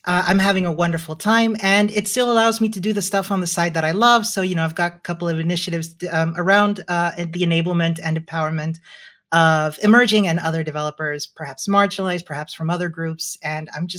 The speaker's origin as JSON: {"language": "English", "country": "Chile", "lives_now": "Austria", "said": "I'm originally from Chile, but I've been living in Austria for a very, very long time. That will give away my age, so I'll just leave it as redacted."}